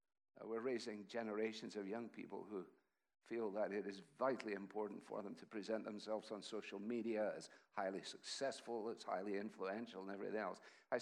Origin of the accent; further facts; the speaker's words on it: Scotland, United Kingdom; I get invited as a Scotsman